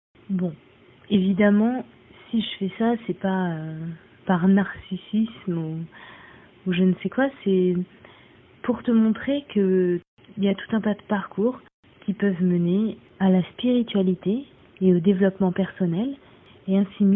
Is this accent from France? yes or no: yes; Normandy, France; moved away as an adult; j'ai grandi en Normandie